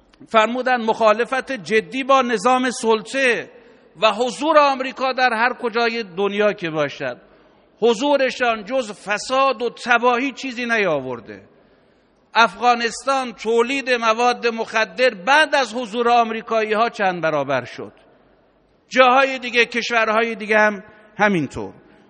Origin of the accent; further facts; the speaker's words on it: Iran; به بنده به عنوان یک ایرانی میگفت